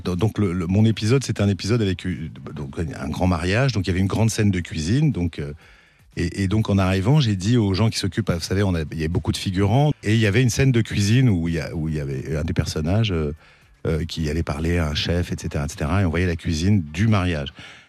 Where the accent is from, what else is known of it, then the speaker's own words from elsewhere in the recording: Paris, Île-de-France, France; d'ailleurs j'y vis maintenant au sud, parce que je suis parisien d'origine, mais l'Est était encore un territoire inconnu